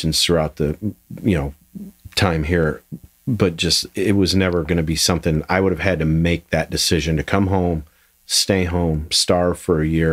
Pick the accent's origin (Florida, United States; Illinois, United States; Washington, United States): Illinois, United States; I mean, I'm a kid from Illinois. I mean, small town. I was like 12,000 people, maybe.